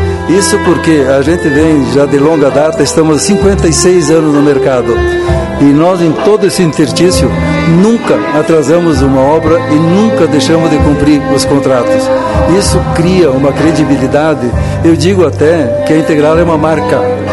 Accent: Veranópolis, Rio Grande do Sul, Brazil; now in Lagoa Vermelha, Brazil; eu não sou filho natural daqui, sou de Veranópolis.

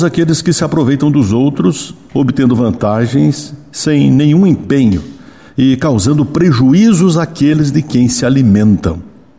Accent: Rio Grande do Sul, Brazil; Como gaúcho brasileiro, como contribuinte e uma pessoa esperançosa por melhores dias, desejo que os eleitos tratem de reduzir o número de parasitas, bajuladores e usurpadores.

